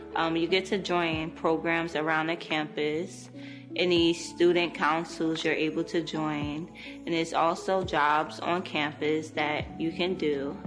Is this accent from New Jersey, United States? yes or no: yes; Newark, New Jersey, United States; I'm from Newark, New Jersey.